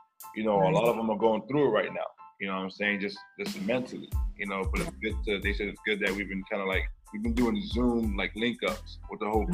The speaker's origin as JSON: {"language": "English", "country": "Nigeria", "said": "We're both from Nigeria, right?"}